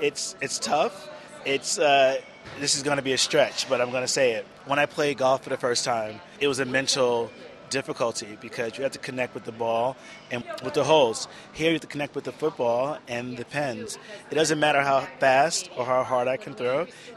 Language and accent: English; New York, United States; And I'm from New York.